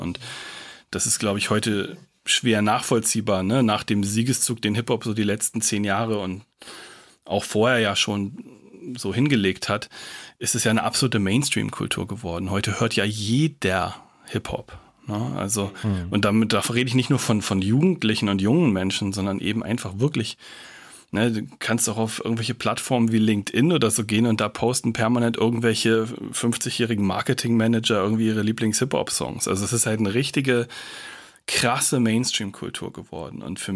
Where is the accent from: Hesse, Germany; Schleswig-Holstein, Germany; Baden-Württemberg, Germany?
Schleswig-Holstein, Germany; Kiel; wobei es in Kiel, wo ich aufgewachsen bin, gab es am Bahnhofskiosk eben